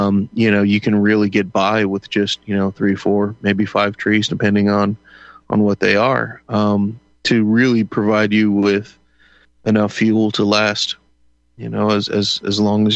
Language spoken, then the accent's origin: English; Houston, Texas, United States; You know, and I grew up in Houston, so you know, I worked in the oil and gas.